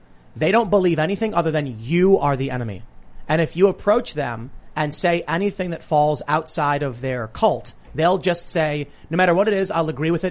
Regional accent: Chicago, Illinois, United States; I see a post on my Facebook from someone I've known from, when I was growing up in Chicago

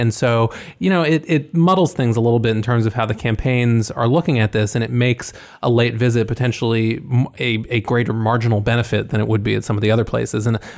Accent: Ithaca, New York, United States; I think a lot of college towns, including my hometown of Ithaca, has described something like

